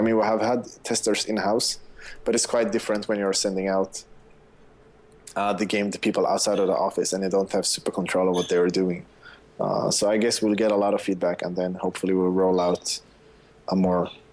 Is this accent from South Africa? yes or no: no; Sweden; probably because I'm from Sweden.